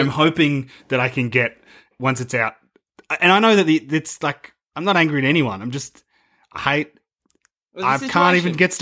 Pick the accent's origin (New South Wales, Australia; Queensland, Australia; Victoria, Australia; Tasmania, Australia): Victoria, Australia; I just feel like I am from Victoria, and that's bad.